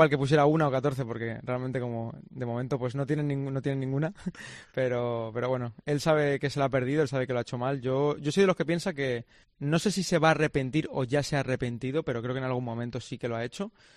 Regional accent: Spain; al final yo soy español y yo quiero que gane España.

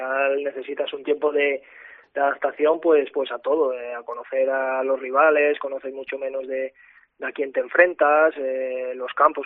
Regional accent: Salamanca, Castile and León, Spain; mi intención era quedarme cerca de mi ciudad, de mi tierra y bueno, pues me llegó esta oferta de Palencia con unas condiciones buenas en todos los sentidos, sobre todo pues varias gente también de aquí de Salamanca

